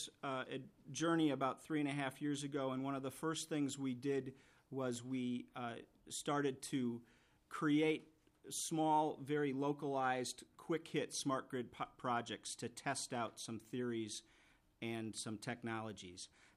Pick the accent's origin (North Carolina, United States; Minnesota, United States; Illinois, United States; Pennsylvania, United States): Minnesota, United States; St. Louis Park; And I'm a born and raised in St. Louis Park, so I'm a longtime Minnesota resident.